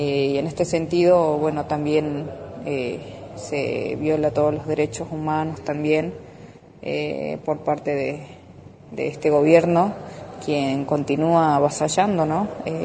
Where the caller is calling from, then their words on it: Tilcara, Jujuy, Argentina; Soy una vecina de Tilcara